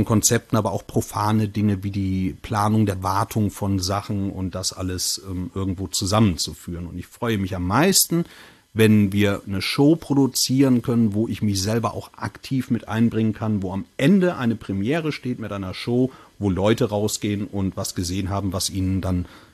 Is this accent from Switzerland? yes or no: no; Cologne, North Rhine-Westphalia, Germany; ich bin groß geworden in Köln. Meine Mutter hat 12 Geschwister.